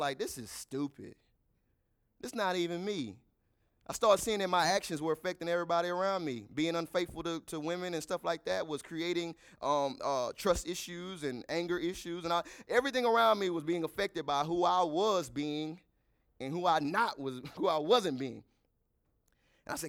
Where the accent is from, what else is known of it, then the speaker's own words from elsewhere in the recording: Pittsburgh, Texas, United States; I grew up in Pittsburgh, Texas, man, country town, no resource. Anybody know what Pittsburgh, Texas is?